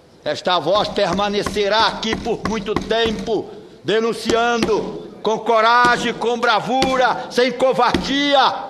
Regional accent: Pará, Brazil; governadora do meu estado? Abro os jornais da minha terra e vejo o governador eleito, Simão Jatene, dizendo que o Pará pode ficar com as suas condições de operações praticamente paralisada.

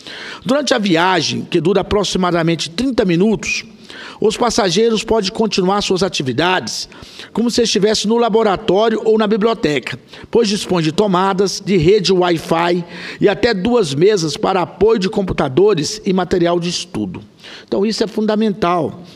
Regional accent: Brazil

